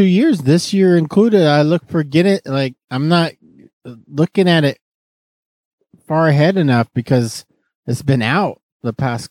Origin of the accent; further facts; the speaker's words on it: San Francisco, California, United States; Yep. We're from San Francisco. Love the city.